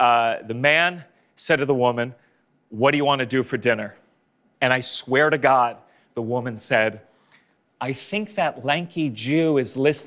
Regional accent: New York City, New York, United States; I'm from New York City, We thank you. It's good. It's good. I get a lot of my material just from living there.

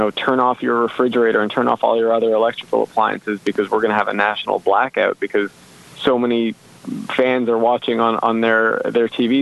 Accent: Toronto, Ontario, Canada; found out I was from Toronto

